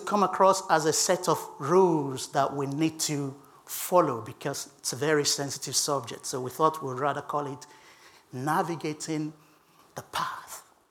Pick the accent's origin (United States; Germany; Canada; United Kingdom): United Kingdom; Would you like to know what it looks like for us in the UK?